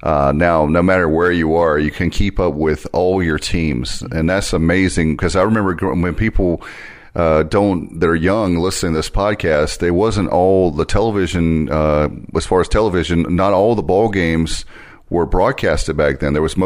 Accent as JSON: {"language": "English", "town": "Williamston", "region": "North Carolina", "country": "United States", "tie": "born or raised there", "said": "you drive from Williamston, North Carolina, that's where I live in my hometown"}